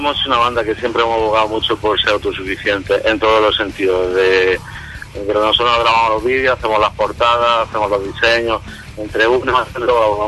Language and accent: Spanish; Jaén, Andalusia, Spain; Bueno, somos de Jaén, de Andalucía, como tú has dicho.